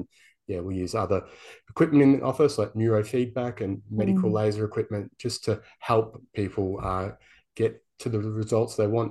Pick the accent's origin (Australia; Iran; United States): Australia; Geelong, Victoria; I grew up in Geelong.